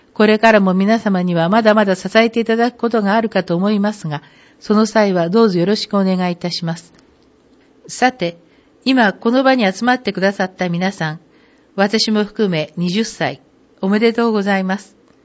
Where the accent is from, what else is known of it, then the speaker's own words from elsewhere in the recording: Sakaki, Nagano, Japan; 少なくとも中学校を卒業するまでの15年間、私たちはこの榊町で育ちました。